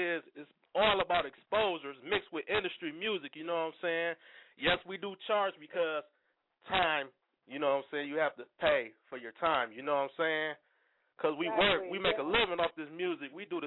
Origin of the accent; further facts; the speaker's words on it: Toledo, Ohio, United States; And as far as my city, I'm from Toledo, Ohio.